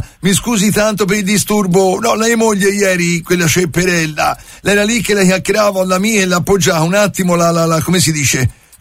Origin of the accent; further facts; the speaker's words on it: Livorno, Tuscany, Italy; also born or lived in Viareggio; sono livornese, poi viarellese, viarellone, come si dice, viarelluccio, ecco, di nascita